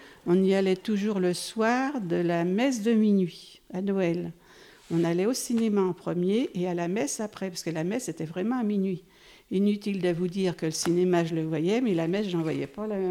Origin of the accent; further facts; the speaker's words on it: Pusset, France; Je suis native de Pusset. Je suis née en 1944.